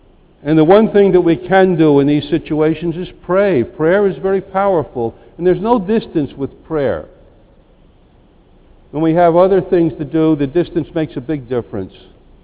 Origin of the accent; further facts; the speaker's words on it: New Jersey, United States; also born or lived in Argentina; I come from New Jersey. I live in the town of Montclair with my brother. I'm a retired priest of the Archdiocese of Newark. I worked in Argentina for 18 years as a missionary.